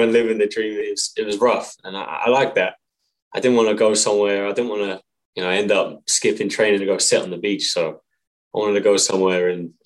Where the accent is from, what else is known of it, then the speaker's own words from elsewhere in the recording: England, United Kingdom; So I'm from England. I trained in a little, like a little village in England.